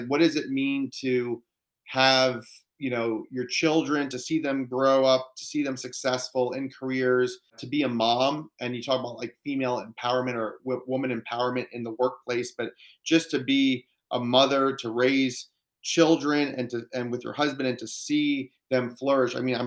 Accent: United States; born there; I mean, we're American citizens, we were born here.

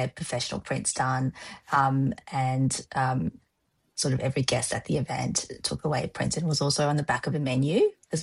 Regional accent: Shanghai, China; I'm from Shanghai, so Yunnan's pretty far away.

